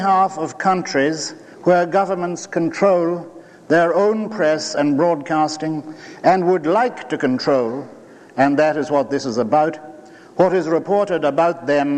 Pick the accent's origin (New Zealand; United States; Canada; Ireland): Ireland; Dublin, Leinster; I come from Dublin, and I must say, you couldn't get an audience this size in a lecture hall in Dublin on a Saturday night.